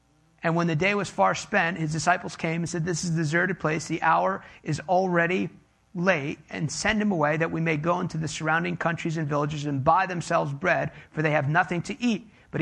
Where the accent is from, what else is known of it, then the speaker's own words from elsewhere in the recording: United States; Americans, I'm American, so I can say this